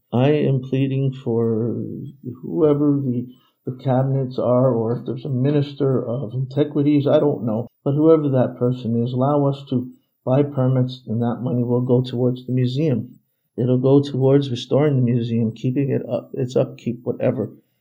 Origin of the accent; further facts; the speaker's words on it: Canada; You know, I am Canadian, but I love Antigua.